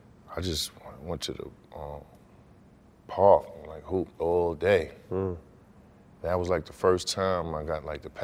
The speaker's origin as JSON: {"language": "English", "region": "New York", "country": "United States", "tie": "born or raised there", "said": "And then, you know, growing up in New York, you know, the point guard game is big"}